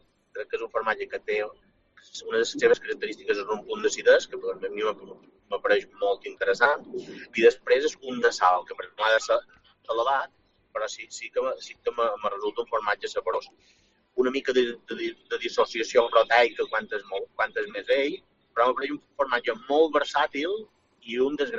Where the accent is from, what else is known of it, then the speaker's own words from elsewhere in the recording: Balearic Islands, Spain; perquè com a bon mallorquí sempre hem estat consumidors de formatges illencs.